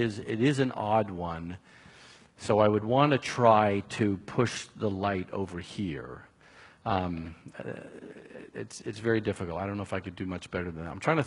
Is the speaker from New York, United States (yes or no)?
yes; New York, United States; I'm originally from New York, and I'm Jewish. And we New York Jews have a certain style of communicating